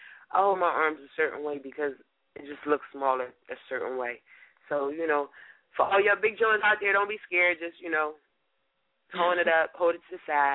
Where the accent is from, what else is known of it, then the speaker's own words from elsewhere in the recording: Philadelphia, Pennsylvania, United States; They just, they don't think that I'm from Philadelphia.